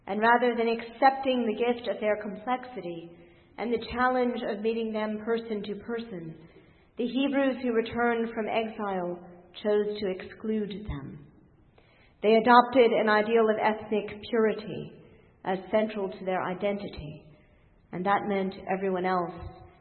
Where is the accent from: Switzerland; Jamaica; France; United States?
United States; Virginia; I was raised in Virginia, not far from the homes of George Washington, James Madison, and other heroes of our nation's past.